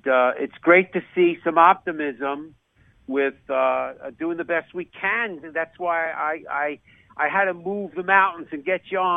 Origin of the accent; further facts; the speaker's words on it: New York, United States; accent: New York; Of course, you could hear my New York accent, that I practice it once a week on the Sports Doctor.